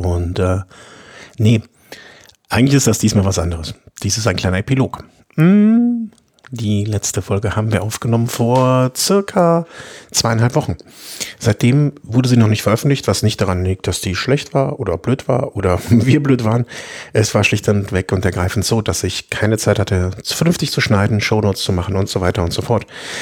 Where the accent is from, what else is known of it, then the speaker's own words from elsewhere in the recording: Cologne, North Rhine-Westphalia, Germany; Als Kölner kann ich dazu natürlich so sagen, ist Düsseldorf immer ein Abenteuer